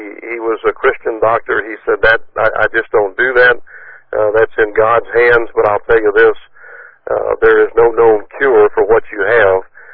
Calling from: Tennessee, United States; I'm calling in from Northwest Tennessee this morning at the request of my sister … who is a NECN agent.

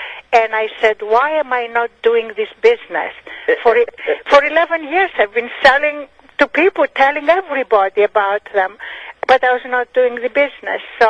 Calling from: Richfield, Connecticut, United States; I'm calling from Richfield, Connecticut.

